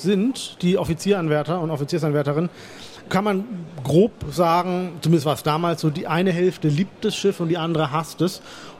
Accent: Oldenburg, Lower Saxony, Germany; born there; Ich bin in Deutschland geboren, in Oldenburg. Was soll ich denn sonst sprechen als Deutsch? Ich meine, Plattdeutsch, okay, Friesisch, das kann schon sein. Verstehe ich auch ein bisschen, ja, Plattdeutsch.

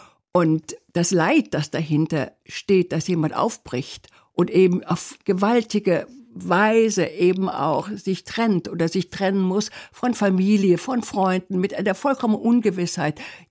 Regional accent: West Germany, Germany; ich bin in einer Gegend aufgewachsen im Westen Deutschland, wo dieses Thema eigentlich gar keine Rolle spielte. Wir hatten keine Flüchtlinge, wir hatten Menschen, kamen sehr selten zu uns, es gab keine Arbeitsplätze

